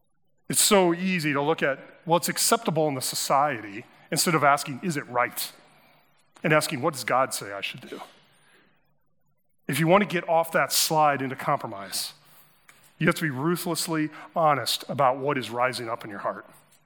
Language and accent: English; Midwest, United States; And we're from the Midwest. This sneaks up on us, doesn't it? I'm used to lakes staying put.